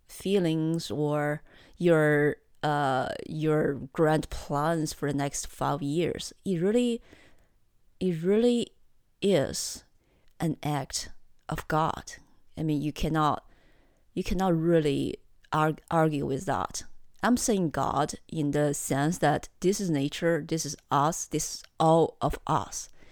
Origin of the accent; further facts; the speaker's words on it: China; For me, growing up in China, the so-called wet market was like a playground for me.